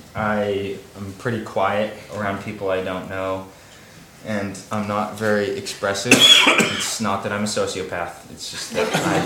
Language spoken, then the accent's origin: English; University Place, Washington, United States; I grew up in University Place, Washington, which is near Tacoma, with my sister Casey, who just finished her sophomore year at Boston University, studying anthropology, Spanish, and African studies.